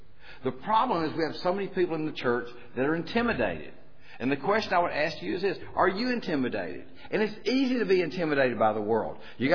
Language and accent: English; Tennessee, United States; accent: Tennessee; We bring you greetings, especially from my home state of Tennessee. I do apologize for the accent. This is how we sound in Tennessee.